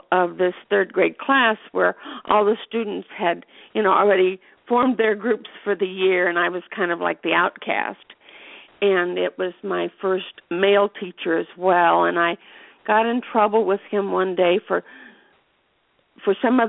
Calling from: Sebring, Florida, United States; I'm calling from Sebring

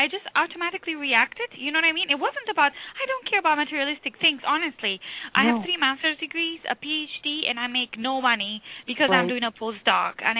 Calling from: St. Louis, Missouri, United States; I'm calling from St. Louis.

